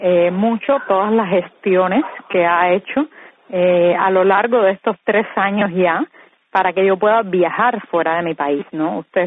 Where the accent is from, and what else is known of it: Cuba